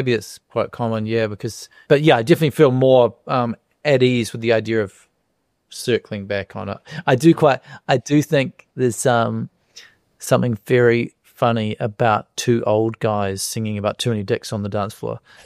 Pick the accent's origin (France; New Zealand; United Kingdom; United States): New Zealand; because we're from New Zealand, we early on write, you know, you might have materialist, you'd have jokes that are very New Zealand specific.